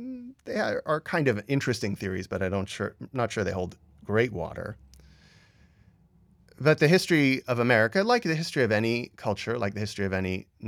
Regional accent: United States; As an American or as a political theorist, I tend to like free markets.

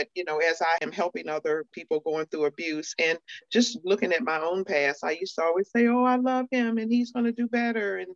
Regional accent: Roanoke, Virginia, United States; In the home, I grew up in Roanoke, Virginia, and my mom died in front of me when I was 8.

